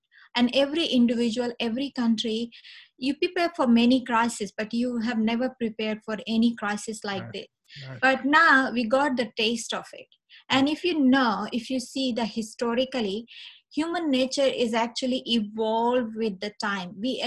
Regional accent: India; like I'm from India, India is like most people live in the village

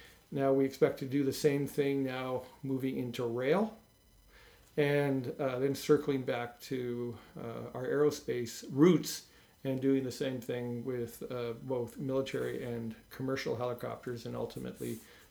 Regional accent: Toronto, Ontario, Canada; now in Buffalo, United States; growing up in the Toronto area as a kid, you know, my dad's American, my mom's Canadian, I never thought that I would be moving to Buffalo.

